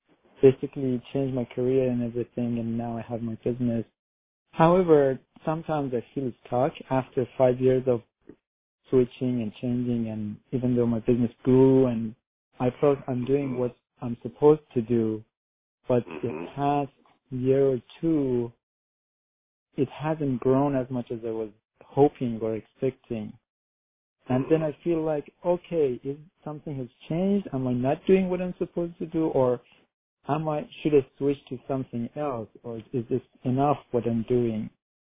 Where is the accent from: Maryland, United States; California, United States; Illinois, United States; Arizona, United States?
Maryland, United States; Yeah, I'm doing good. Thank you. Actually, I'm from Maryland.